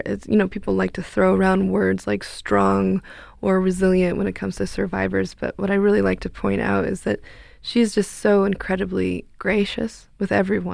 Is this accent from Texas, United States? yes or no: no; Albuquerque, New Mexico, United States; I was growing up in Albuquerque, New Mexico